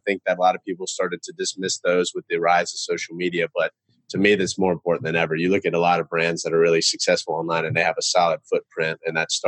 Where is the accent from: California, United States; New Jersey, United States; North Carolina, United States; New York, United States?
North Carolina, United States; Charlotte; I'm from Charlotte, North Carolina. I've been doing web design and SEO for about 9 years now.